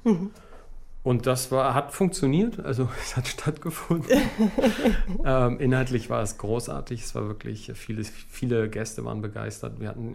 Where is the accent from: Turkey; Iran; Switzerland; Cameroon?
Iran; Ich komme ursprünglich aus dem Iran